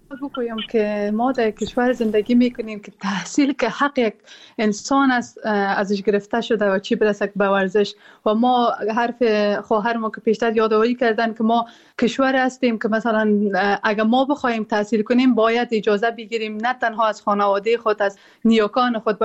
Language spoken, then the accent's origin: Persian; Afghanistan; مایی که در بیرون از افغانستان هستیم